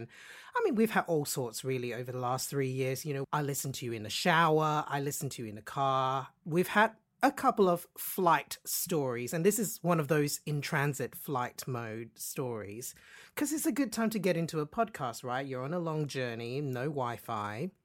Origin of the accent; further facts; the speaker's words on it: Australia; As an Aussie boy, so fascinated with British pop music, after … I really gravitated towards